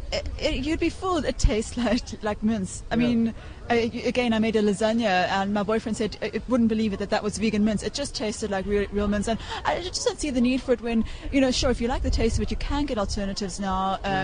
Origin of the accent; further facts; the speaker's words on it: South Africa; I come from South Africa where it's a huge meat-eating community.